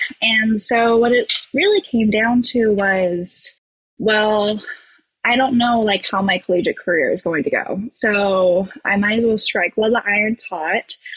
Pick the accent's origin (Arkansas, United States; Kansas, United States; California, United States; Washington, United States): Washington, United States; Camas; Yeah, so I grew up in Southwest Washington. It's about 15 minutes outside of Portland.